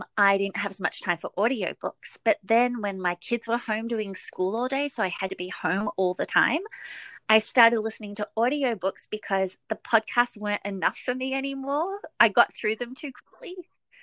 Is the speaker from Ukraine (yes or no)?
no; Australia; now in Hawaii, United States; So it actually feels a lot more like my childhood growing up in Australia than it did to me living in America on the mainland.